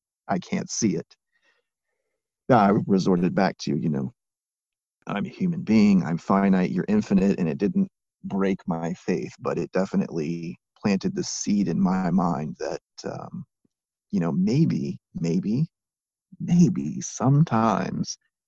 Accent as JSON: {"language": "English", "country": "United States", "tie": "born or raised there", "said": "than what was to me normal growing up in the United States in a middle class life"}